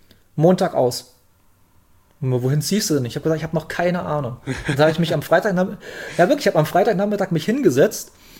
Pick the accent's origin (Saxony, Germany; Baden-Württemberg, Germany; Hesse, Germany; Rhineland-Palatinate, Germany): Saxony, Germany; Bautzen; now in Leipzig, Germany; Ich wohne ja, ich komme hier aus Bautzen, meine Ausbildung war zu Ende und dann habe ich habe immer schon ein bisschen in Leipzig gewohnt, da bin ich mal nach Leipzig gezogen.